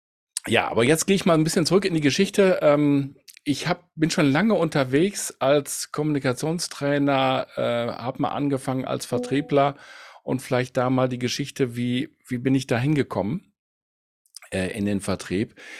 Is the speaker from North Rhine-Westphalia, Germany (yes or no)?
yes; Münster, North Rhine-Westphalia, Germany; Ich komme ursprünglich aus Münster.